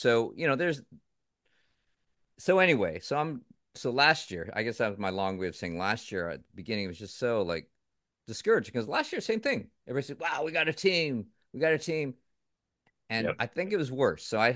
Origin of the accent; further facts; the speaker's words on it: Edmonton, Alberta, Canada; for those people who don't know, I grew up in Edmonton, so it's not like, I like them